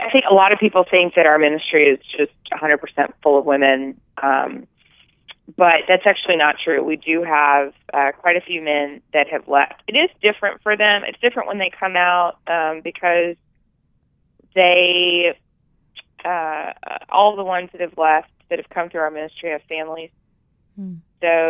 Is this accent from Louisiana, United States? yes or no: yes; Louisiana, United States; I'm actually from Louisiana, and so I went down there to speak at one of their events